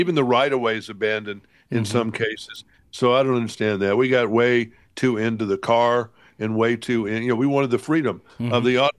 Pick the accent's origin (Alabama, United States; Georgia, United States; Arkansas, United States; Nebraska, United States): Alabama, United States; Montgomery; I'm from Montgomery, Alabama. Once upon a time, that was under a glacier.